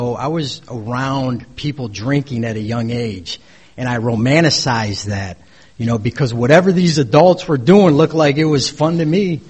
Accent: Cleveland, Ohio, United States; But I was born in Cleveland, Ohio, and I grew up with a beautiful single mother and two beautiful older sisters.

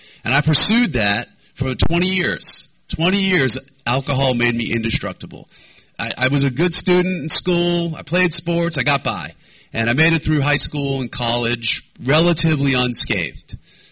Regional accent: New York, United States; I moved back home. I'm from New York as well.

